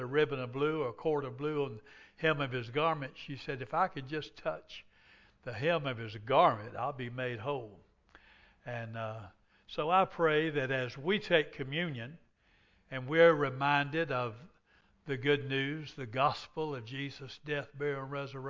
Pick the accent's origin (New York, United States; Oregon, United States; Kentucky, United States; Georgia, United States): Georgia, United States; Swainsboro; My dad was a preacher, and I was brought up in Swainsboro, Georgia.